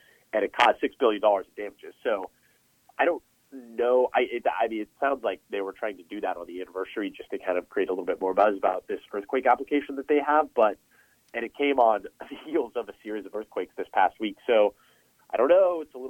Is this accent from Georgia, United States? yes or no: no; California, United States; I grew up in California, but I never really had much experience with earthquakes